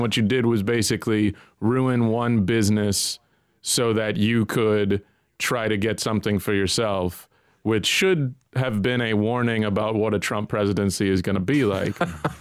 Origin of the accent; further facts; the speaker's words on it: United States; There is something I will say that, as an American, this feels like one of those similar things